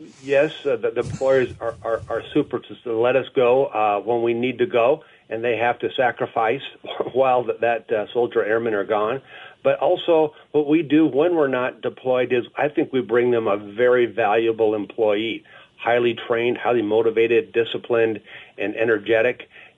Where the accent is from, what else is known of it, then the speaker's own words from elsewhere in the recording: Minnesota, United States; now in Montana, United States; Well, I believe it or not, I was raised in Minnesota. I did the aviation program in North Dakota